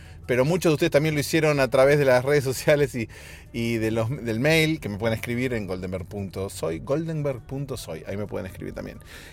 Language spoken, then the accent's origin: Spanish; Argentina; en Argentina, mi país de origen